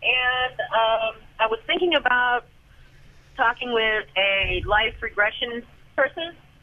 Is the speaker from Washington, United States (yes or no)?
yes; Spokane, Washington, United States; born there; No, I was born in Spokane, Washington.